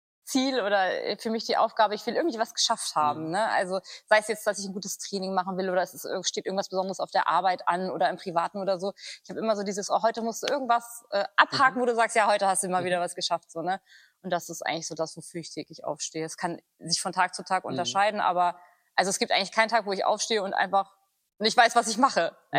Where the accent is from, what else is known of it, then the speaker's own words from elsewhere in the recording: Lower Saxony, Germany; ich bin auf dem Land groß geworden, hier im Umland von Celle, mit einem großen Bruder.